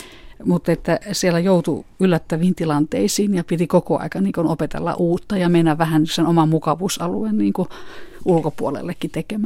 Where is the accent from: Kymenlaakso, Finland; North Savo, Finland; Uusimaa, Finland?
Kymenlaakso, Finland; Mä oon aika semmoinen kotiseuturakas ihminen. Oon Kymenlaaksosta kotoisin